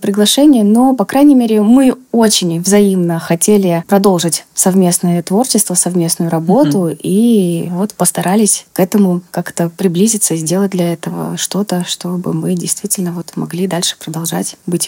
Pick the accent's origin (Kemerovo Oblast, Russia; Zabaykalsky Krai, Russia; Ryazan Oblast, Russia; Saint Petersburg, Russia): Ryazan Oblast, Russia; Ryazan; Я приехала из своего города, из Рязани